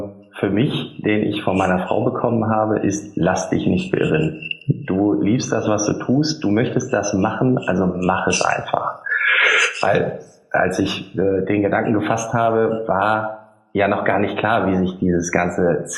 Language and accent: German; Lower Saxony, Germany; now in Düsseldorf, Germany; Da ich ja auch nur zugezogener Düsseldorfer bin und kein echtes rheinisches Kind, ich komme ja aus dem Emsland, der eine oder andere mag es kennen, wir haben mehr Schweine und Hühner als Einwohner